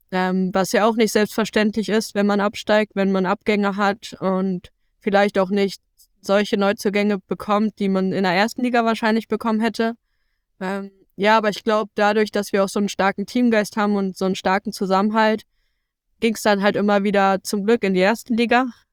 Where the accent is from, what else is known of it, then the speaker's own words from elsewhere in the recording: Bremen, Germany; Ja, hier ist meine Heimat. Ich fühle mich hier extrem wohl.